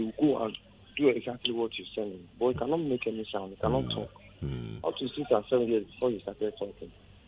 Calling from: Ecuador; Yeah, I'm calling from Ecuador.

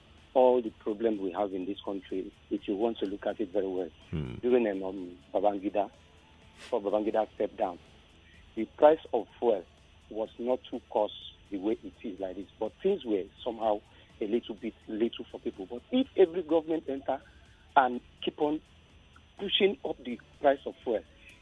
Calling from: Nigeria; I'm calling from Aja.

